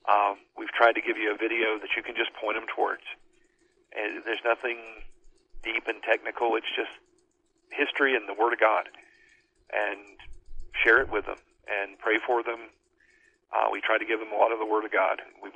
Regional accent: Georgia, United States; I'm from Georgia. So this kind of hits close to home for me.

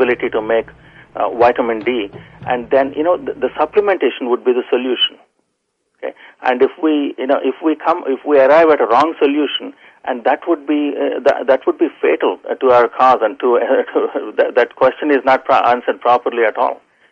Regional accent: India; When I came from India, in India we have sun throughout the year.

